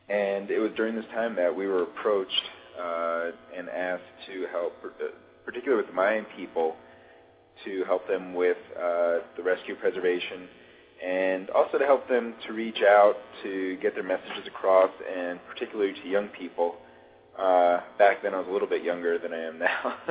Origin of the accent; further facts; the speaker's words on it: New Jersey, United States; I was actually born and raised in New Jersey.